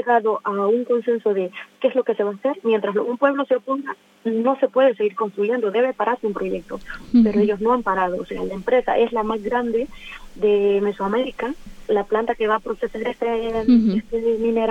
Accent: Honduras; Caravanas y caravanas de mi pueblo huyendo. Mi pueblo está caminando por vivir, huyendo de todo lo que está viviendo en Honduras.

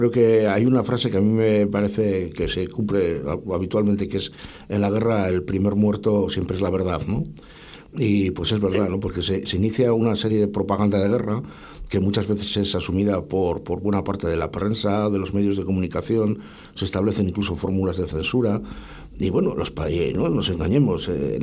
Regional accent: Basque Country, Spain; pues qué solidarios somos los vascos, fíjate, con Ucrania

